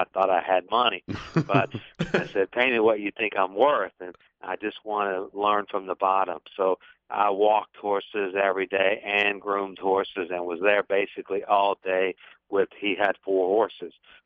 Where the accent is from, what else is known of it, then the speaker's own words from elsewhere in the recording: Lexington, Kentucky, United States; I was born and raised in Lexington. I went to Clay's Mill. Went to actually Mary Queen for the first 3 years, and then I went to Clay's Mill, Jesse Clark, and Lafayette.